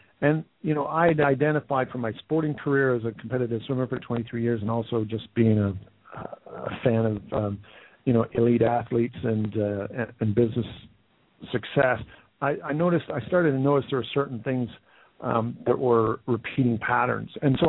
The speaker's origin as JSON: {"language": "English", "country": "Canada", "moved": "as an adult", "lives_now": "United Kingdom", "said": "albeit I'm living in Scotland, I'm actually Canadian by background, but through me joining the British Army as an officer, as a veterinarian, that's what sort of planted me here"}